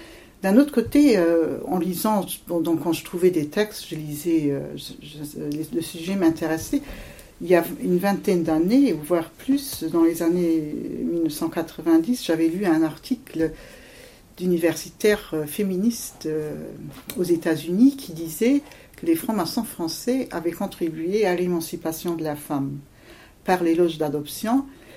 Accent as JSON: {"language": "French", "country": "Luxembourg", "said": "Je suis luxembourgeoise."}